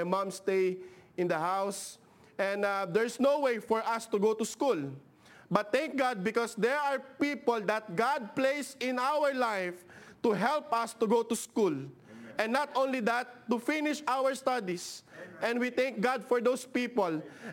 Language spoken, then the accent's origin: English; Philippines; now in Cambodia; We are from the Philippines Missionary in Cambodia for 8 years now.